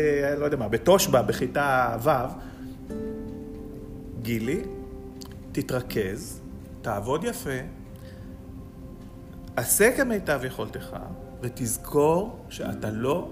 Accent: Jerusalem, Jerusalem District, Israel; אנחנו גדלנו בבית גדול בירושלים, היה כסף כשהייתי צעיר, וגדלנו בדירה מאוד גדולה עם סבתא שלי.

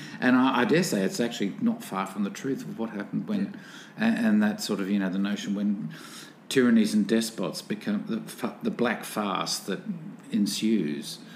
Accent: Newcastle, New South Wales, Australia; born there; my parents are both English. I was born here in Newcastle, in New South Wales.

